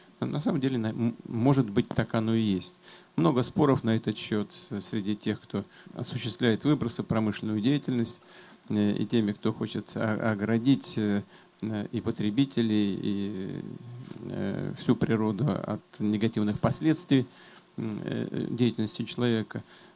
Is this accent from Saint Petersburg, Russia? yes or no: yes; Saint Petersburg, Russia; Я, как известно, родился и вырос в Ленинграде, Петербурге